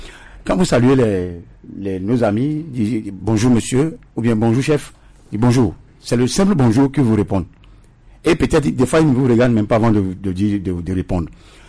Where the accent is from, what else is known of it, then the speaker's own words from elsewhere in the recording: Togo; Nous sommes tous des Togolais. Nous sommes tous des Togolais.